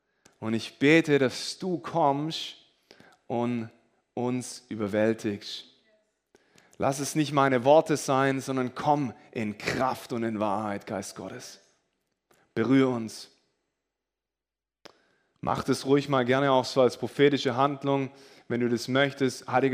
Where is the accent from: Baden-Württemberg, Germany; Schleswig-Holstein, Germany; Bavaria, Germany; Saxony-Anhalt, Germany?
Baden-Württemberg, Germany; Ostfildern; haben wir eine Gemeinde gegründet in Ostfildern, in meinem Heimatort.